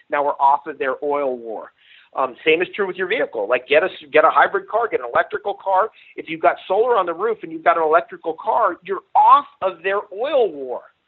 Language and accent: English; United States; I grew up on the Missouri River. We used to jump into the Missouri River when I was a kid with life preservers on, float down the river for 2 miles in the middle of the night